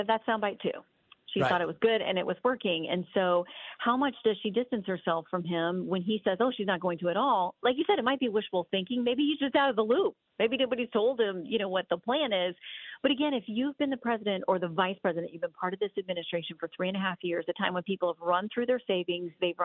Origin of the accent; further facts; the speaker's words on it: Florida, United States; I mean, I'm very familiar with this growing up in Florida.